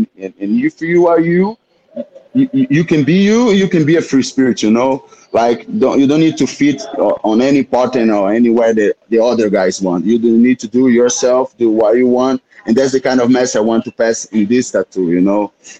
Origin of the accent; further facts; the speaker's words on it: Brazil; English is a second language; I'm the first one of my hometown that got into UFC, you know, so it's something really big to them, you know, like they feel represented.